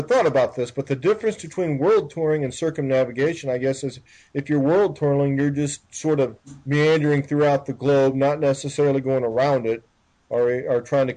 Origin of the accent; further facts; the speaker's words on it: United States; what's the next closest culture to what I grew up in America.